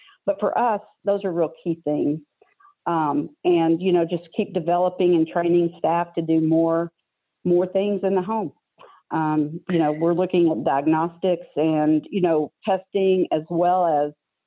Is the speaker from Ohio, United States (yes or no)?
no; Texas, United States; now in Maryland, United States; Well, I still say go Cowboys, even though it's not all that popular.